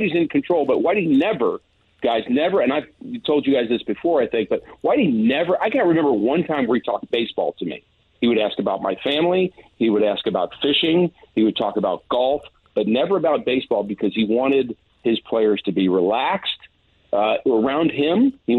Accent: New York, United States; now in St. Louis, United States; my wife's from Virginia. I'm from New York, but we became St. Louisans on a dime.

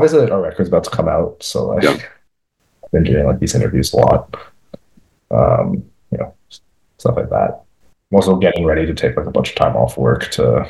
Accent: Toronto, Ontario, Canada; Like we're from Toronto

